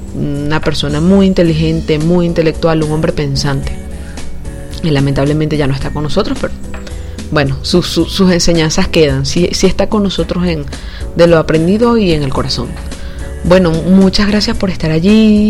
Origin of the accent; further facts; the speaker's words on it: Venezuela; Pues yo como venezolana me siento muy orgullosa